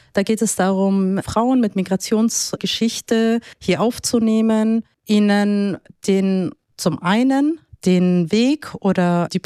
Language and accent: German; Munich, Bavaria, Germany; born there; meine Geschwister und ich sind hier geboren in München.